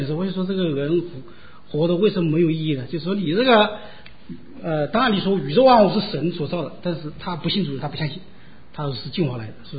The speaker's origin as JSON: {"language": "Chinese", "country": "China", "said": "因为我们从大陆来都知道"}